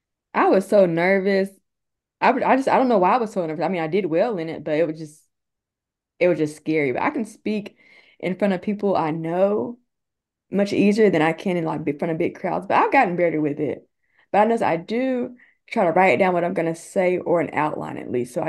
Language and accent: English; Calhoun, Georgia, United States; I'm from Calhoun, Georgia, born and raised. I'm 37.